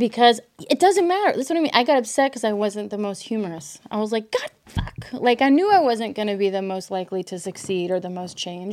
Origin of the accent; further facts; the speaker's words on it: Louisville, Kentucky, United States; because I know how I was growing up in Louisville, Kentucky, and how it was when I hit 18